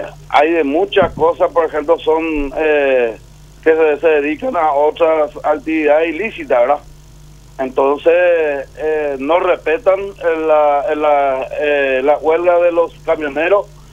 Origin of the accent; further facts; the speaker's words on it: Paraguay; porque la realidad es que nosotros como paraguayos y con nosotros como trabajadores